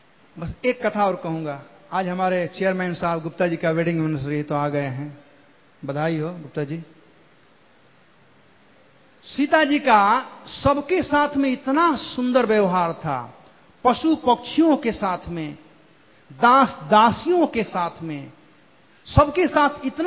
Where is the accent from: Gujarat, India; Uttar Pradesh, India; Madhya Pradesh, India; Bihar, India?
Bihar, India; तो जिह्वा हमारे यहां बिहार में कहते हैं